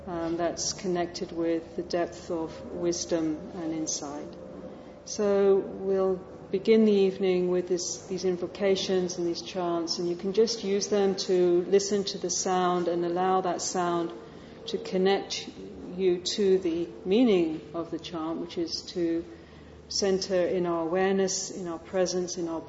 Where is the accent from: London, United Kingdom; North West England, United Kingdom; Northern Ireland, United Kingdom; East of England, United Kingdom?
London, United Kingdom; I'm originally from West London and grew up in the UK